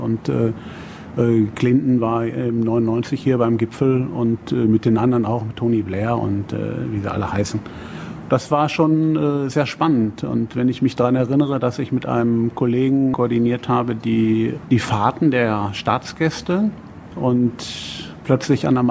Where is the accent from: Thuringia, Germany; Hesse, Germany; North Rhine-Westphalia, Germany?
North Rhine-Westphalia, Germany; Gelsenkirchen; born there; Schönen Gruß aus Schalke. Ich bin nämlich in Gelsenkirchen geboren.